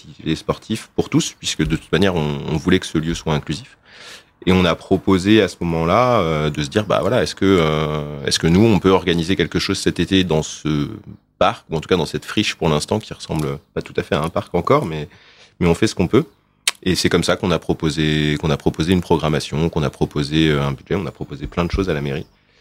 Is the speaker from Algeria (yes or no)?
no; Évreux, Normandy, France; Parce que nous, on vient d'Évreux.